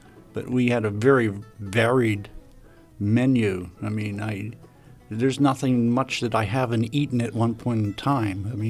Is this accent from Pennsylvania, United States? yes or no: yes; Pennsylvania, United States; born there; I was born here in the United States, not too far away, here at the Allegheny General Hospital.